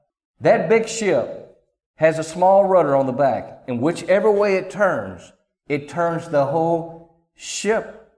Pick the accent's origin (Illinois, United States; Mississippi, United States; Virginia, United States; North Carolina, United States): Mississippi, United States; Clarksdale; I was born and raised in the Delta, Clarksdale, Mississippi. And I preached at our home church, the one we grew up in, Oakhurst Baptist.